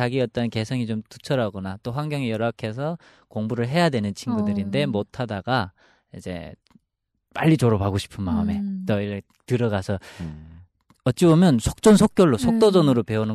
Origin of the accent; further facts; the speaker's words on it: North Korea; now in South Korea; 우리 고향 사람들 탈북자들을 위한